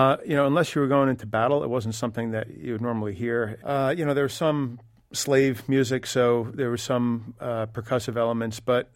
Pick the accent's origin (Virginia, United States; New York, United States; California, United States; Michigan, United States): New York, United States; Setauket; growing up in Setauket, where the show takes place